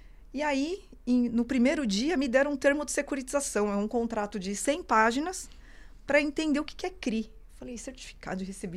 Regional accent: São Paulo, Brazil; Bom, eu sou de São Paulo, nasci em São Paulo. Toda minha carreira foi ali.

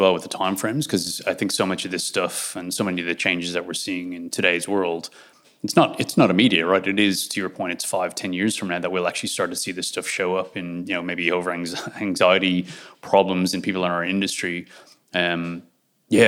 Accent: Ireland; I'm from Ireland originally

